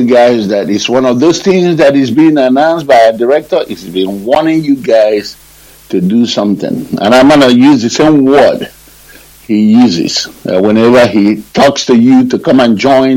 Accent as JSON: {"language": "English", "country": "Nigeria", "lives_now": "Los Angeles, United States", "said": "I am calling you from Los Angeles, California. But I do hail from Albany, dimly local government area of Biafra land."}